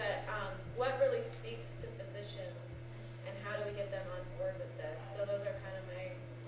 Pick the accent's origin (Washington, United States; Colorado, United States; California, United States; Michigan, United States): Michigan, United States; Detroit; I am from Detroit, from Henry Ford Health System